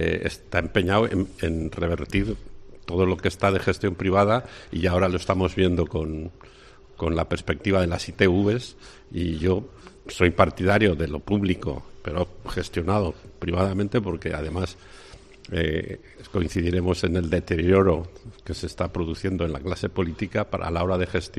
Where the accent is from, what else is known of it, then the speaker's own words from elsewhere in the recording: Valencian Community, Spain; como valenciano me preocupa pues que haya tantas quejas